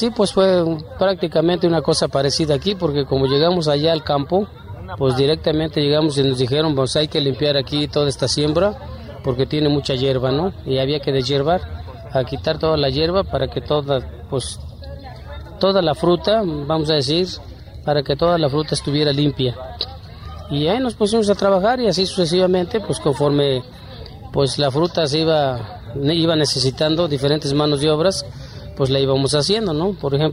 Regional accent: Huitzuco, Guerrero, Mexico; now in United States; Soy originario de Huixuco, Guerrero

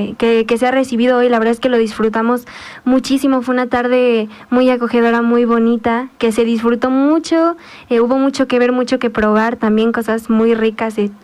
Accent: Xochitepec, Morelos, Mexico; Yo soy de Xochitepec, Morelos.

